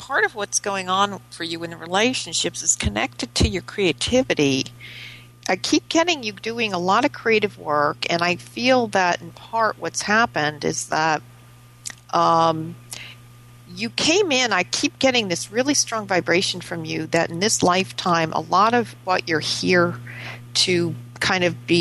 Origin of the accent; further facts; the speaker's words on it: Massachusetts, United States; You know, I'm from Massachusetts.